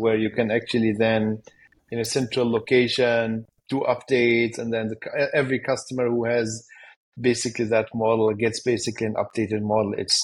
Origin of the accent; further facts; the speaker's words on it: Germany; English is a second language; being bilingual myself, so I have Syrian origins, was born and raised in Germany, so I speak German and Arabic fluently.